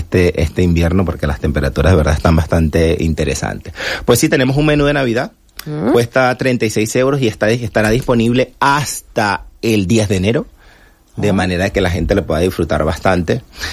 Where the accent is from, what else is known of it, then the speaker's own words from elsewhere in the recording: Venezuela; Yo soy de Venezuela